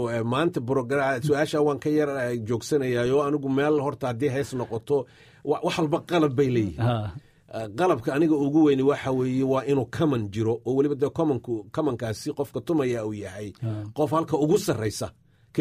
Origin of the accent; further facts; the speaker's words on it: Gabiley, Somalia; dee anigu waxaan ku soo hoos koray Timacadde, Cabdulaahi Suldaan Timacadde Gebile ayaan ku soo hoos koray